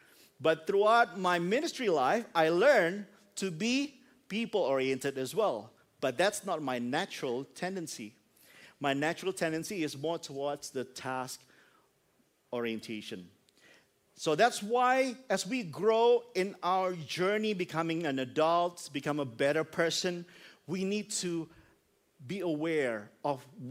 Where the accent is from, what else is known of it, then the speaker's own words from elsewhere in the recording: Indonesia; first language Indonesian; English is a second language; now in Australia; years of living in Australia, I get used to learn and speak English, even though I still can speak my mother tongue.